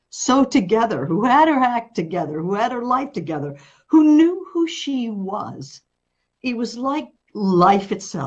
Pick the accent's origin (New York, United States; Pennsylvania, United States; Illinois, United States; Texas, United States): New York, United States; And though I'm a New Yorker, I'd moved to a tiny beach shack on the sand in California.